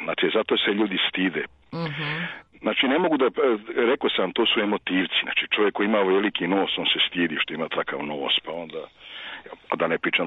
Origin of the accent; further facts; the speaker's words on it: Belgrade, Serbia; ja sam rodom, znači, prigradsko naselje, Beogradsko Banovo Brdo, znate.